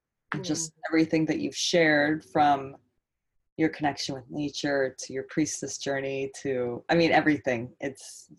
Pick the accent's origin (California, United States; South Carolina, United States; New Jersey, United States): California, United States; Poway; But I made a commitment that I would go tomorrow to my hometown of Poway and go out on my trail, like my sacred place